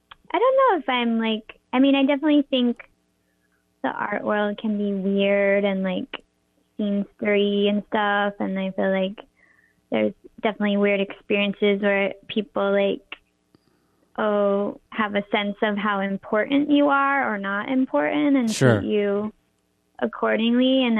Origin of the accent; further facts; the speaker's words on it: New York, United States; I'm from upstate New York near Albany.